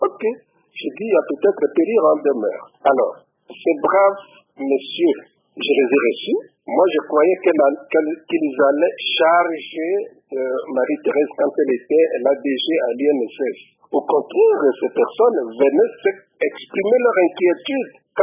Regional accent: Nord-Ubangi, DR Congo; je suis un Congolais et natif de la province de l'Équateur et particulièrement dans le nord Ubangi.

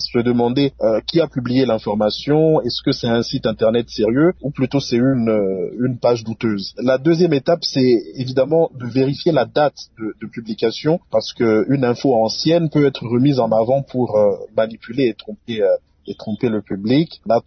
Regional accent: DR Congo; ici chez nous en République démocratique du Congo

